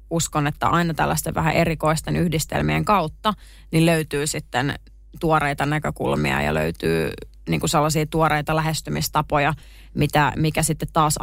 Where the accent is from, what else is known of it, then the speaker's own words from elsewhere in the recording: Vantaa, Uusimaa, Finland; mä oon niinku Vantaalta kotoisin ja siellä sitten yläasteella kun olin